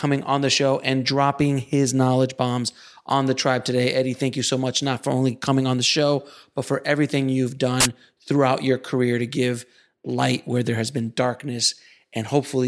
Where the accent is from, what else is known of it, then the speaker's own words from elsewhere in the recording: Miami, Florida, United States; You know, I'm a Latino filmmaker. I'm Cuban boy from Miami.